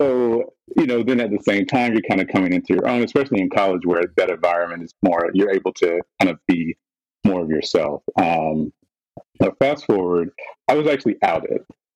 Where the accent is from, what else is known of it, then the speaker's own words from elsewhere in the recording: South Carolina, United States; I am from South Carolina.